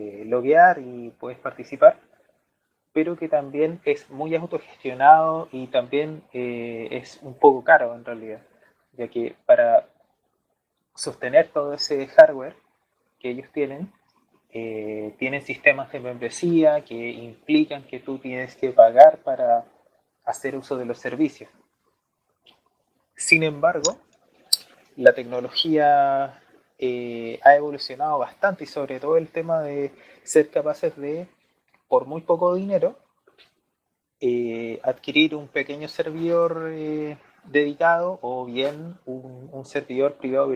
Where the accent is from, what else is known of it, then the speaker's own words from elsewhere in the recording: Chile; yo no soy argentino, yo soy chileno